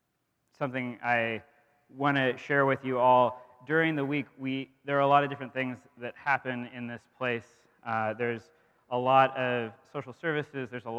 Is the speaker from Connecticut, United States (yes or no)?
no; Oregon, United States; So I've shared with some of you that I grew up in the Pacific Northwest, specifically in Oregon, and there's a certain culture in Oregon that I was a part of.